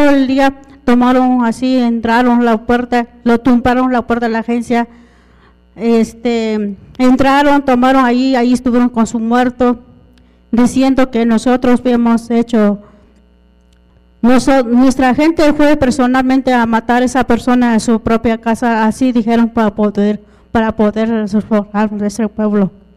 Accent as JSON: {"language": "Spanish", "town": "San Juan Copala", "region": "Oaxaca", "country": "Mexico", "said": "vengo de San Juan Copala, el estado de Oaxaca, y nosotras mujeres fuimos desplazadas de San Juan Copala"}